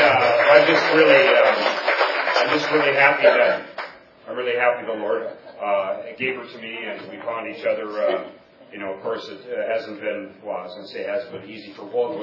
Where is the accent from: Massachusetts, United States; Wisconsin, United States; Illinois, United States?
Wisconsin, United States; Boscobel; I'm from God's country, Boscobel, Wisconsin.